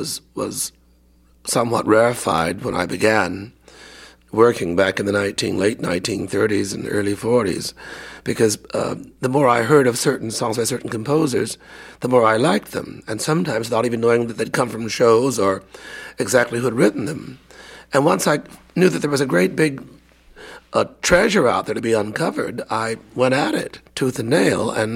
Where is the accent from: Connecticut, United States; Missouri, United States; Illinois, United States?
Illinois, United States; Danville; moved away as an adult; also born or lived in California; I was born in the Midwest, and there wasn't much live theater out in Danville, Illinois.